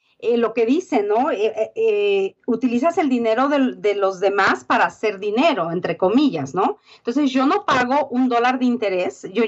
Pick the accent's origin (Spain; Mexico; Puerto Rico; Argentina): Mexico; yo crecí en México